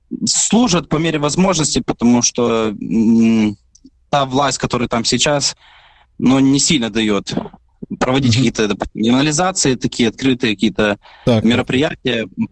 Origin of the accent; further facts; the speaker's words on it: Lutuhyne, Luhansk Oblast, Ukraine; Буду говорити по-русски, тому що я сам з Луганська, з Луганської області, город Лутугіна.